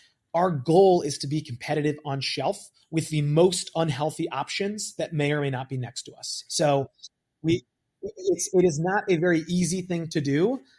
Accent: New York, United States; I grew up in New York, so maybe I speak my mind more often than I should.

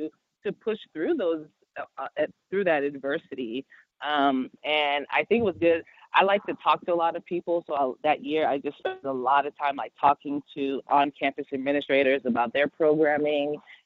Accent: Atlanta, Georgia, United States; So like if you know anything, I'm from Atlanta

